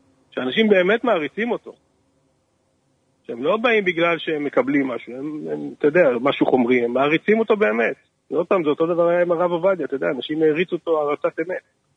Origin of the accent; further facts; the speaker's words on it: Jerusalem, Jerusalem District, Israel; אני גדלתי בירושלים.